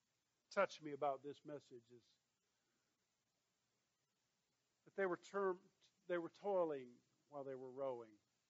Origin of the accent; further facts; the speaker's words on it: Kentucky, United States; where I grew up in Kentucky, that big old Kentucky River that runs down through there, Cumberland River